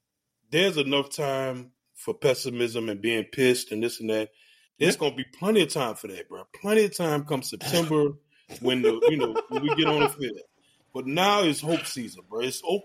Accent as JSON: {"language": "English", "town": "New Orleans", "region": "Louisiana", "country": "United States", "tie": "born or raised there", "said": "Like, I grew up in New Orleans, bro. We didn't catch the yellow school buses after school. We rode the public bus, the RTA."}